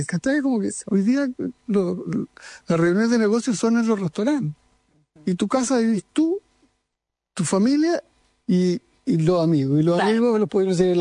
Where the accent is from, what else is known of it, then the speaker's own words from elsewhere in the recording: Chile; A mí siempre me ha llamado la atención como chileno